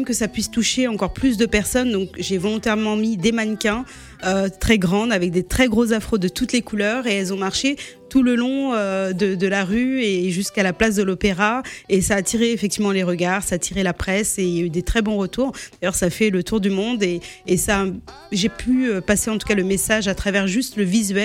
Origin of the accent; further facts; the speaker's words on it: Martinique, France; born there; j'ai des origines berbères d'un arrière-arrière-grand-père. Je suis née en Martinique.